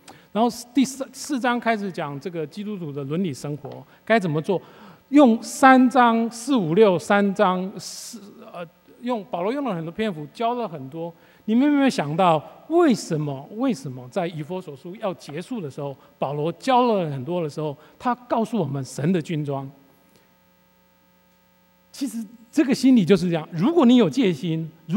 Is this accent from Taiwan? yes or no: yes; Taiwan; now in United States; 就是当年我不敢回台湾的原因，因为太多交际应酬，因为我在那边长大，太多朋友，所以我选择在美国过单纯的家庭生活